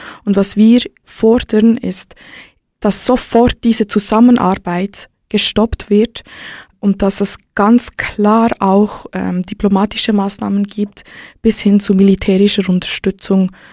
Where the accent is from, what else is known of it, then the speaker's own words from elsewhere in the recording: Switzerland; Ich bin zum Beispiel hier in der Schweiz geboren und aufgewachsen